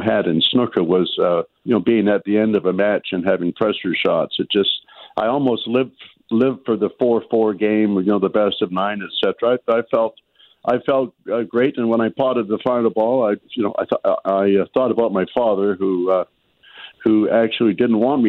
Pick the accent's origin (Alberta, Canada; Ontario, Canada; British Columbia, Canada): British Columbia, Canada; Victoria; born there; But of course, where I was born in Victoria, BC, I ran out of players to play, and then I went to Vancouver